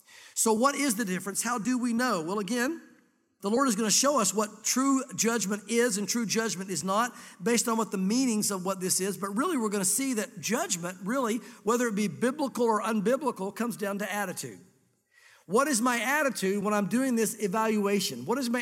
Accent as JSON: {"language": "English", "region": "the South", "country": "United States", "tie": "born or raised there"}